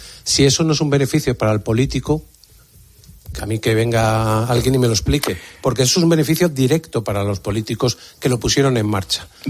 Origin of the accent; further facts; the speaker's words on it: Andalusia, Spain; que nos ha costado a los ciudadanos y a los que somos andaluces especialmente 690 millones